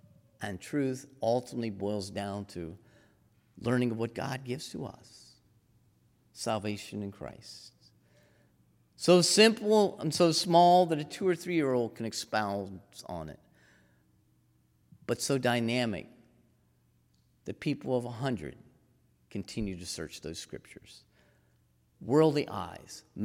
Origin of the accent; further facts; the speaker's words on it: East Coast, United States; I grew up on the East Coast, on the Chesapeake Bay, on the Atlantic Ocean. So that brings me back to my memories of childhood